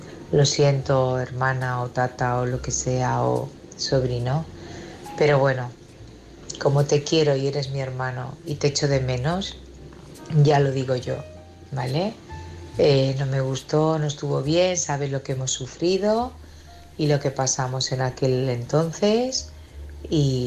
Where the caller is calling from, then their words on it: Barcelona, Catalonia, Spain; de Barcelona.